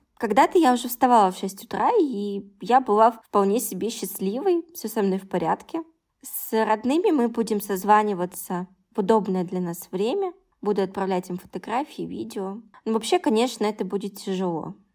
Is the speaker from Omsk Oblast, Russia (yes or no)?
no; Yekaterinburg, Sverdlovsk Oblast, Russia; Но еще и большая разница с Москвой и с моим родным городом Екатеринбургом.